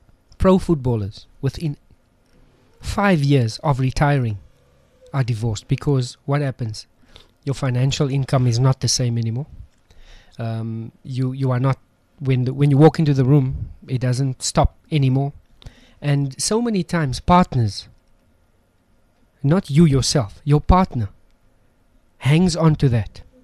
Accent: Westbury, Gauteng, South Africa; I come from the Kasi. I come from Nuclear Westbury. Where you grow up, there's certain cultural habits and things that you follow.

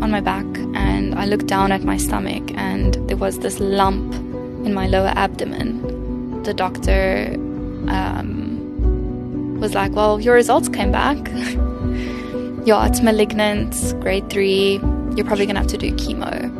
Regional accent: Somerset West, Western Cape, South Africa; I was born and raised in Somerset West, which is obviously in the beautiful Cape Winelands. I went to school there, primary school, high school.

